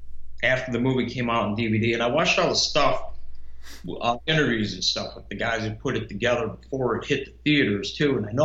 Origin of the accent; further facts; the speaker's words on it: Illinois, United States; I'm from Chicago area, so I got this property up there